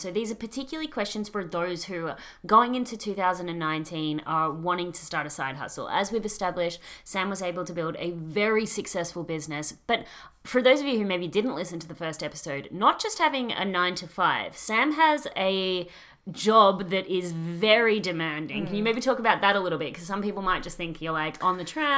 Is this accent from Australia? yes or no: yes; Australia; accent: Australian; Blame my Australian accent.